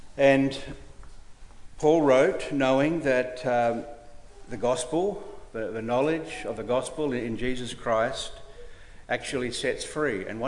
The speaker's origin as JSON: {"language": "English", "country": "Australia", "said": "I say I was raised in an exclusive brethren, or I'm an Aussie."}